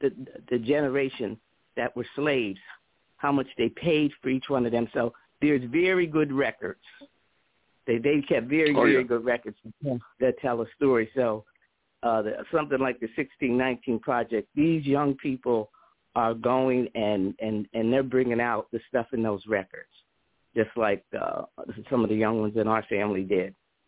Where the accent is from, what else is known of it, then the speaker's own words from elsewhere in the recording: Pennsylvania, United States; But and that's growing up in Pennsylvania.